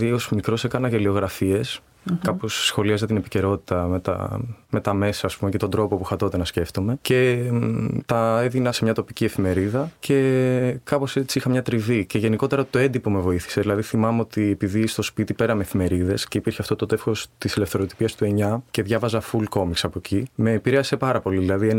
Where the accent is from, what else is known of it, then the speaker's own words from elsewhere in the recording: Elateia, Central Greece, Greece; born there; Ναι, εγώ γεννήθηκα το 88. Γεννήθηκα στην Ελάτια Αυθιώτιδας. Είναι ένα χωριό που βρίσκεται στους προπόδες του Παρνασσού. Δηλαδή, βλέπεις τον Παρνασσό, έχει μια πολύ ωραία θέα του βουνού. Οπότε δεν έχω αστικές καταβολές.